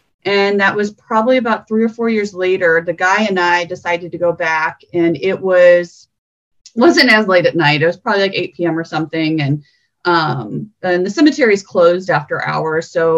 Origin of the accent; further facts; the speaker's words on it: Missouri, United States; I am from Missouri, about 80 miles north of St. Louis.